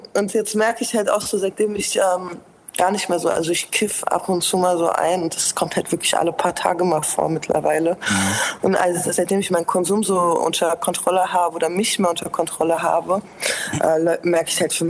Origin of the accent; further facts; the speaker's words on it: Frankfurt, Hesse, Germany; So, da weiß ich, ich bin Frankfurterin